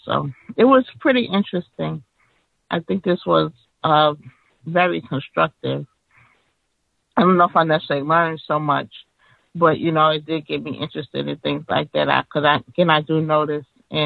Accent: New York City, New York, United States; And again, I come from New York City, so almost anything is poorly designed to me.

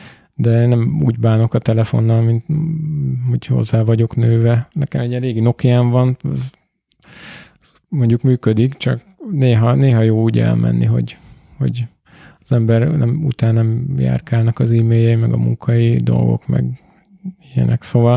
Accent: Göd, Pest, Hungary; Hát nekem a Gödi-sziget a szívem csücskát, mert ott nőttem föl, meg most is ott lakok, de csak télen, amikor nincs ott senki.

